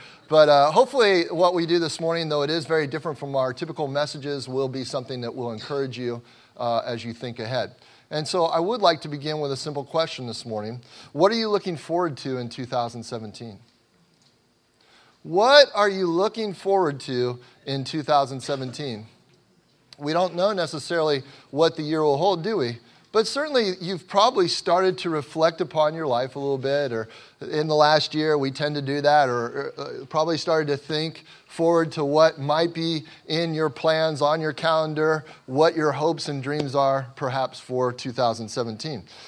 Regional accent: Cincinnati, Ohio, United States; we got some gourmet ice cream from my hometown. And anybody that's ever been to Cincinnati, Ohio, if you've had Grater's ice cream, you know what I'm talking about.

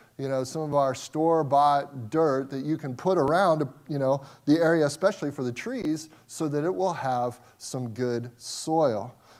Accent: Midwest, United States; I'm from the Midwest, and there you just take a shovel

